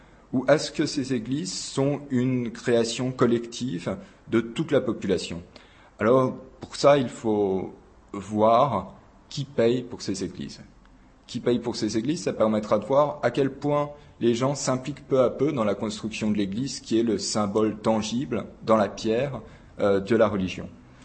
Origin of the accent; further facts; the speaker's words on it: France; Alors en tant que Français, j'ai la chance de me sentir tout à fait étranger à ces polémiques.